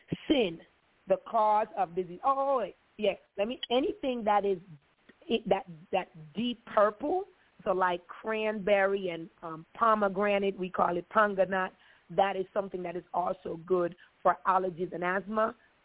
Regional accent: Jamaica; I'm brown skin. I'm from Jamaica.

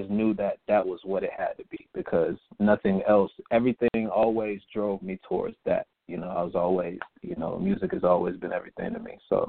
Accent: Atlanta, Georgia, United States; I'm from South Atlanta.

